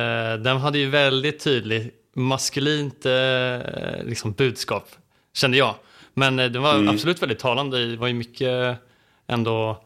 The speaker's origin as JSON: {"language": "Swedish", "region": "Stockholm County", "country": "Sweden", "tie": "born or raised there", "said": "jag är uppväxt i Stockholms skärgård. Så ute i skärgården har jag vuxit upp med två föräldrar som driver bolag tillsammans."}